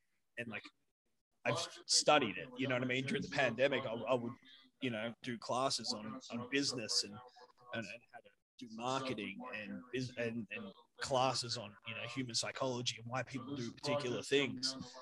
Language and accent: English; Australia; I'm Australian. Why would I say it like that?